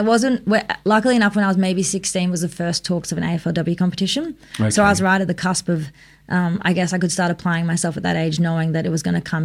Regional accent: Melbourne, Victoria, Australia; Inner city Melbourne. So I was born in Richmond and always lived around no more than 15 minutes out of the city.

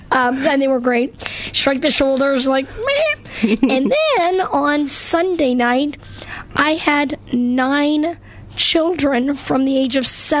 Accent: the Prairies, Canada; also born or lived in Western Canada / Los Angeles; now in North Carolina, United States; Yep, I grew up in Canada and in the middle of the country in the prairies, and then I moved out to Western Canada, and then I moved to Los Angeles in 1997.

